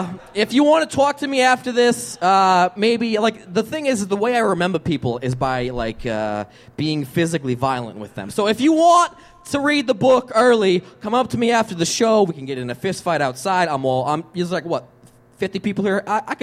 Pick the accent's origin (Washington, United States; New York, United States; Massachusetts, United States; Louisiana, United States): Massachusetts, United States; Boston; Even from growing up in Boston, there's all this Irish music.